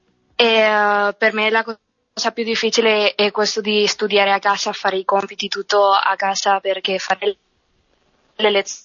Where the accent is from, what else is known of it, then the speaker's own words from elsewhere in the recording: Pamplona, Navarre, Spain; Italian is a second language; No, c'ho famiglia in Italia, ma sono pamplonesa.